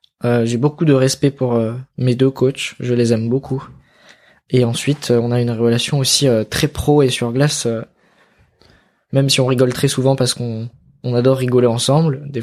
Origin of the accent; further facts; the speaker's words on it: Grenoble, Auvergne-Rhône-Alpes, France; j'ai patiné pendant 15 ans à Grenoble, je suis originaire de là-bas, j'ai grandi à Grenoble dans la patinoire Pôle Sud avec mes coachs